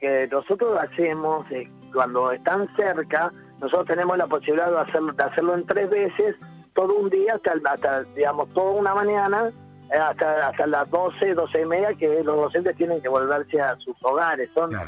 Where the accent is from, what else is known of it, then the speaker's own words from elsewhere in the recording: Buenos Aires, Argentina; also born or lived in Uruguay; Yo nací en Uruguay, pero me crié en Buenos Aires.